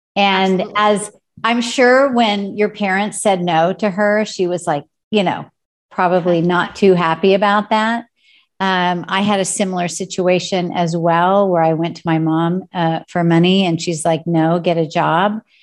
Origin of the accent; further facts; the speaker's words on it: Tulsa, Oklahoma, United States; because I'm from Tulsa